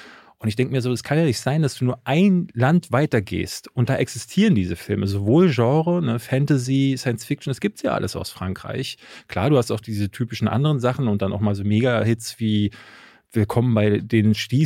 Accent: Berlin, Germany; ich bin in Berlin mal Zahn groß geworden.

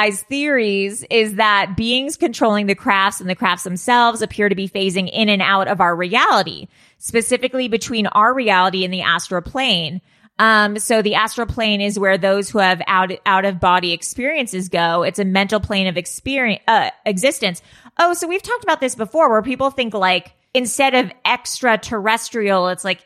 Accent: Malibu, California, United States; I grew up in Malibu.

